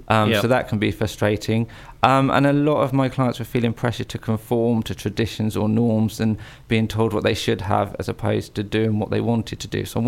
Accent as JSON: {"language": "English", "region": "South West England", "country": "United Kingdom", "said": "I'm originally from the Cotswolds"}